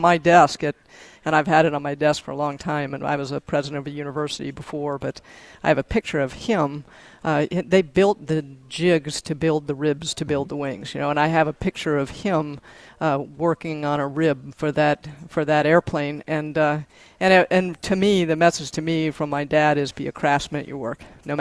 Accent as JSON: {"language": "English", "region": "New Hampshire", "country": "United States", "tie": "born or raised there", "said": "I grew up in New Hampshire"}